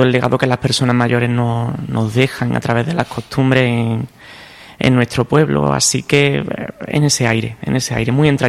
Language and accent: Spanish; Cambil, Andalusia, Spain; also born or lived in Jaén; now in La Roda, Spain; soy bisnieto, nieto e hijo de rodense. Sí que es verdad que nací en Jaén y me crié en Cambil. Estudié allí la primaria y demás, pero lo que es la adolescencia y ya la adultez, pues estoy aquí, en el presente, en La Roda